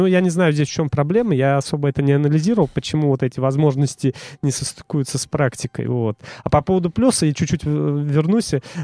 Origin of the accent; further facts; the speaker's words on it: Ivanovo, Ivanovo Oblast, Russia; в начале прошлого года, что Иваново будет. И я даже уже практически хотел зарегистрироваться, пробежать в родном городе.